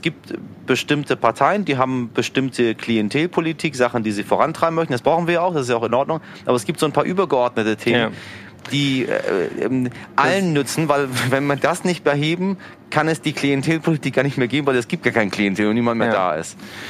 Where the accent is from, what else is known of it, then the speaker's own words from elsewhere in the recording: Iran; ich bin ja Iraner, da haben wir immer noch Pflegethermometer mit Quecksilber